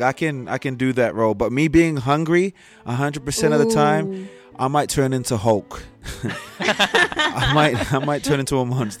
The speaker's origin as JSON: {"language": "English", "town": "Cairns", "region": "Queensland", "country": "Australia", "said": "I am from Australia, Cairns, Queensland, a beautiful little city up north."}